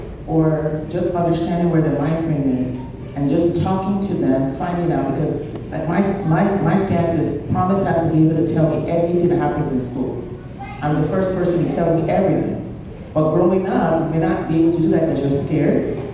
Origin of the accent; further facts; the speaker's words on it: Nigeria; growing up as a Nigerian, in a Nigerian home, you can't talk.